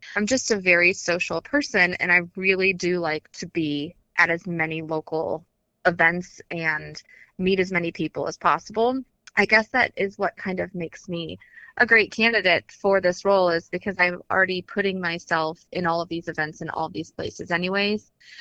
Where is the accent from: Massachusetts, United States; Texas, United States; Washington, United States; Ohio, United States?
Ohio, United States; now in Cuyahoga Falls, United States; I have lived in, I'm not born in Cuyahoga Falls. I grew up in Geauga County. I chose Cuyahoga Falls to be my home.